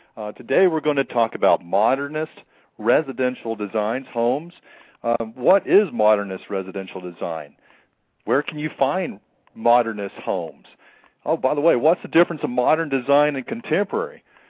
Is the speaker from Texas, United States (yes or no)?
yes; Texas, United States; Well, I'm originally from Texas, George